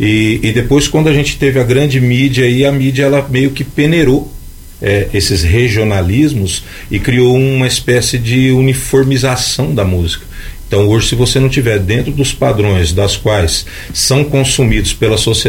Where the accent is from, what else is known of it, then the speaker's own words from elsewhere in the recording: Bandeirantes, Mato Grosso do Sul, Brazil; porque na verdade eu não nasci no Pantanal, eu sou de Bandeirantes, né?